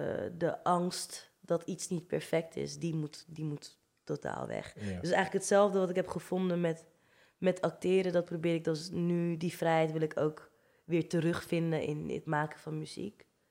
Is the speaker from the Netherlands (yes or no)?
yes; Netherlands; Ik kom uit Nederland, ik ben hier geboren en getogen.